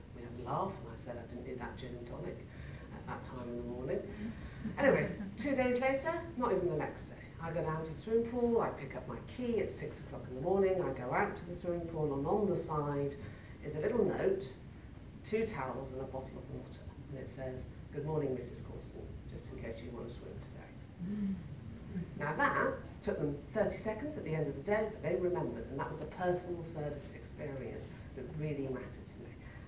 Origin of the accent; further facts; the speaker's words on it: England, United Kingdom; And being an English person, I said, oh yes.